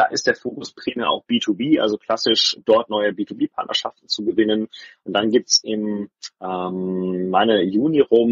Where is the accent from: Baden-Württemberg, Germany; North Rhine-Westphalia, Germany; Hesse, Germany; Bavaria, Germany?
Baden-Württemberg, Germany; Stuttgart; Jetzt kommen wir aus Stuttgart